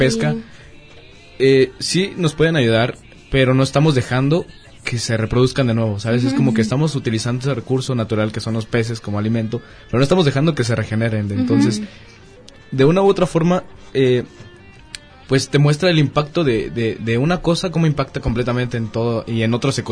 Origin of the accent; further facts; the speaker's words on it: San Cristóbal de las Casas, Chiapas, Mexico; yo soy del sur de México, soy de Chiapas